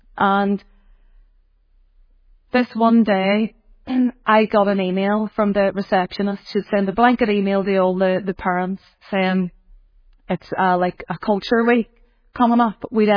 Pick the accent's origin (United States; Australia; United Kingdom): United Kingdom; Belfast, Northern Ireland; we're from Belfast and grew up in the Troubles and, you know, very Protestant Catholic